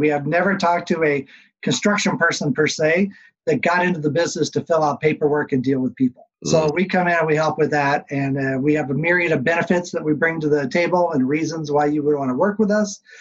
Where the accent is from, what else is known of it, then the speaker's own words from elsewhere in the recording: Portland, Oregon, United States; also born or lived in Hawaii; I grew up in Portland, Oregon, in sunny Portland, Oregon. I grew up there all the way through high school.